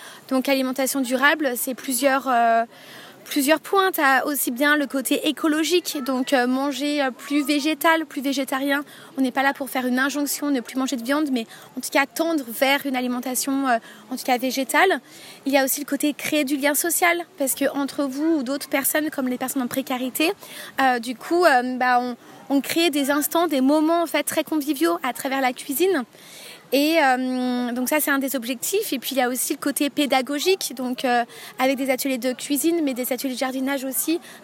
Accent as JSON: {"language": "French", "town": "Annecy", "region": "Auvergne-Rhône-Alpes", "country": "France", "lives_now": "Lyon, France", "said": "à la base déjà je viens d'Annecy."}